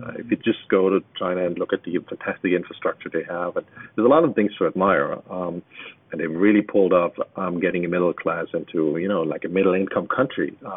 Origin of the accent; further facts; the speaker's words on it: Germany; I grew up in Eastern Germany, so I know what it does to people's minds.